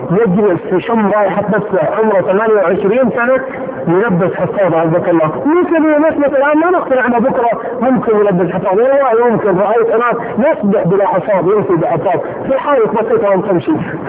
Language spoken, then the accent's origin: Arabic; Saudi Arabia; فهو والله من اطرف الاسر عندنا في السعوديه